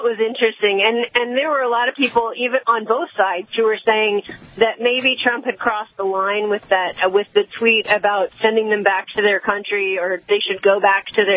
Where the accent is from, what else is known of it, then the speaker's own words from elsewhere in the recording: Philadelphia, Pennsylvania, United States; now in St. Louis, United States; I'm actually located in St. Louis, but I don't do that. I grew up in Philadelphia.